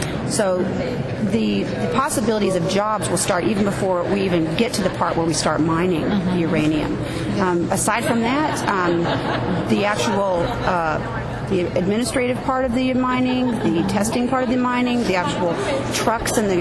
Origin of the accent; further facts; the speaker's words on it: Virginia, United States; I'm from Roanoke County.